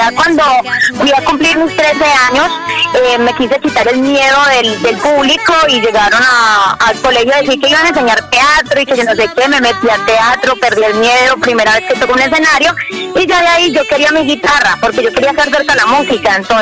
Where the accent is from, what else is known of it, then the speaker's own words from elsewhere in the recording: La Victoria, Valle del Cauca, Colombia; also born or lived in San Jerónimo; now in Antioquia, Colombia; soy de la Victoria Valle del Cauca, pero viví 5 años en San Jerónimo, Antioquia. Hace 2 mesecitos que me devolví a Antioquia